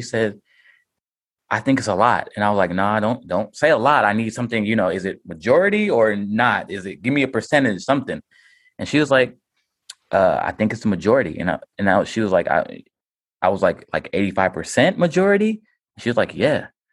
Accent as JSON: {"language": "English", "region": "Georgia", "country": "United States", "said": "Because we're from the suburbs. And what's very unordinary about where the suburbs we're from Clayton County, right?"}